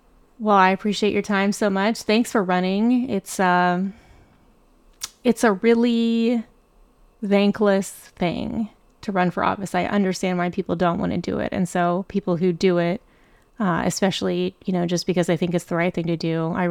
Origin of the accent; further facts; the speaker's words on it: Harvest, Alabama, United States; I grew up conservative. I grew up in Harvest and Sparkman High School, class of 2004.